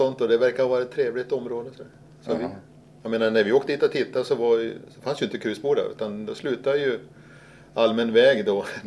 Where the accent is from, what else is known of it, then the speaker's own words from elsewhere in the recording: Nacka, Stockholm County, Sweden; Jag kommer från Nacka, Alphyddan.